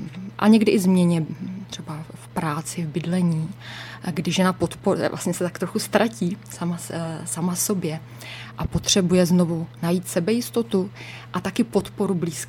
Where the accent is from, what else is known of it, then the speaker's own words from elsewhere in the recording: Mladá Boleslav, Central Bohemian Region, Czechia; můj úplně první kurz nebyl v Mladé Boleslavi, ono to zrálo nějakou dobu, než jsem dostala odvahu vrátit se do svého rodného města, kde mě všichni znají